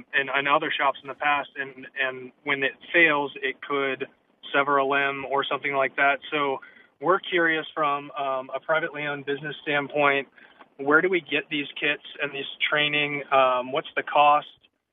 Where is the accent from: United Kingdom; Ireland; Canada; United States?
United States; Kentucky; also born or lived in Ohio; I grew up in Appalachia and northern Kentucky and southern Ohio